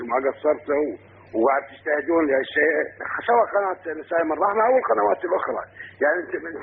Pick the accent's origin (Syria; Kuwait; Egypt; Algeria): Kuwait; حنا أخوانكم من الكويت،